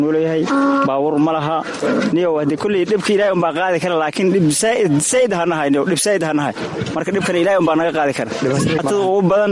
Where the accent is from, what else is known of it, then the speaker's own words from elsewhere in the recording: Xagar, Middle Juba, Somalia; waxaan ka imaaday jubada dhexa meel xagar la yiraahda lixdan cashaa meeshaan deganahay